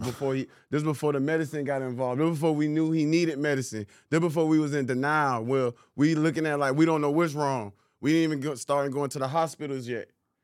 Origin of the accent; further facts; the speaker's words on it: Savannah, Georgia, United States; born there; I was born in Savannah.